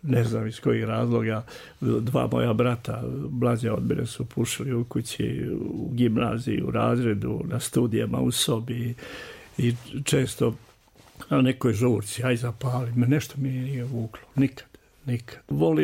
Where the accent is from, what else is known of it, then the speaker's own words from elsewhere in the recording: Banja Luka, Republika Srpska, Bosnia & Herzegovina; also born or lived in Kačulica / Čačak / Belgrade; ja ne živim ni u Banja Luci, gdje sam najveći deo života proveo. Ni u Kačulica gdje sam rođen, ni u Čačku gdje sam gimnaziju završio. Ni u Beogradu gdje sam studirao